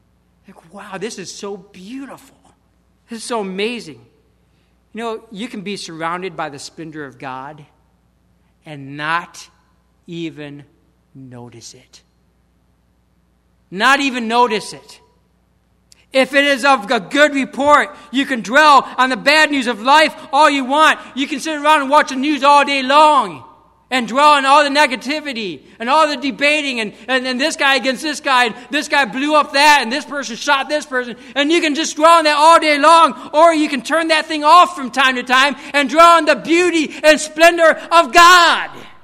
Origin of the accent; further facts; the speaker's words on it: Michigan, United States; also born or lived in New England; You know, I grew up in Michigan, and I'm guilty of this